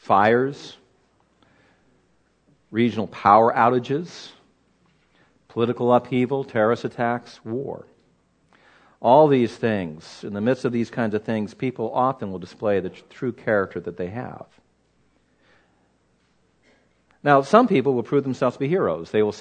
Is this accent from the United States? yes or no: yes; Los Angeles, California, United States; I'm from Los Angeles, and we'd only been out here a year then.